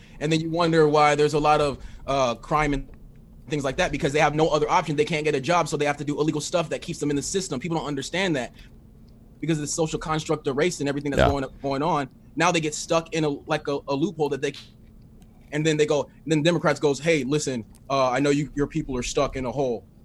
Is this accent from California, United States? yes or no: yes; California, United States; I actually grew up off of rock music because I grew up in California.